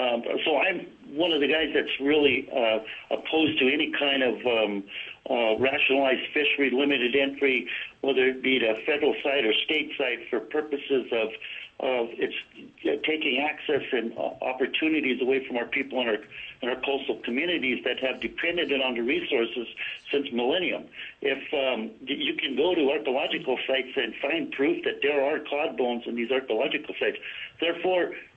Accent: Old Harbor, Alaska, United States; I was born and raised in Kodiak Island, a village called Old Harbor.

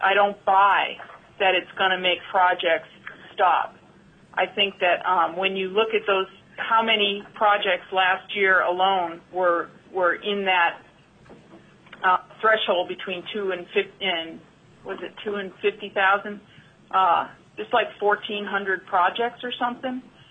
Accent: Fairbanks, Alaska, United States; I'm from Fairbanks. I've lived in Alaska for 35 years

